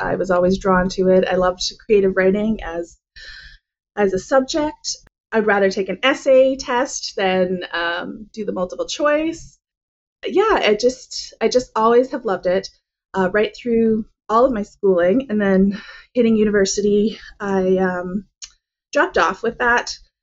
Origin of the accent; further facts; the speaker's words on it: Saskatoon, Saskatchewan, Canada; I am from Canada, a little city called Saskatoon in a province called Saskatchewan. Yeah, as we said before, it's right smack dab in Canada, right in the middle, the rectangular shaped one, if you look at a map of Canada. Very flat